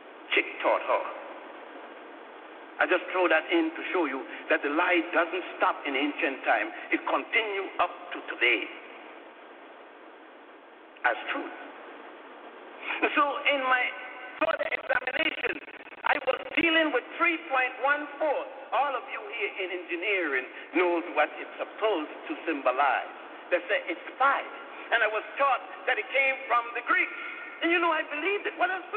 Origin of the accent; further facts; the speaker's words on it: Puerto Rico; also born or lived in Ethiopia / Virgin Islands / Cuba / Brazil; I was born in Ethiopia, grew up in Puerto Rico, and the Virgin Islands, Cuba, and Brazil.